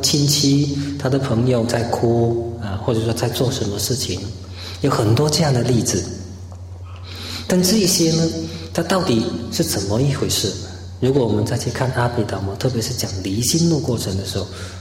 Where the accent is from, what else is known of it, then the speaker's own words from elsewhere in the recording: China; 在我们中国人、我们华人的心目中，往往我们会认为经典是很浅显易懂的